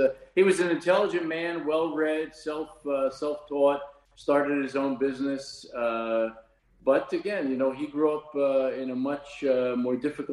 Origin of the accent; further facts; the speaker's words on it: New York City, New York, United States; Well, I was born in East New York, and then my family moved to Queens. We lived in Ozone Park.